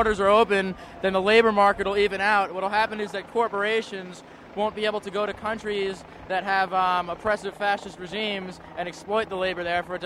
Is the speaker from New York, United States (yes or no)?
yes; New York, United States; No, I'm from New York.